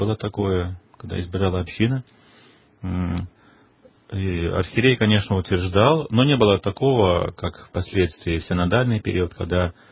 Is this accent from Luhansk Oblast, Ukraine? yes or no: yes; Luhansk Oblast, Ukraine; Это было в 10 классе средней школы в Донбассе, откуда я родом. Это был 1974 год.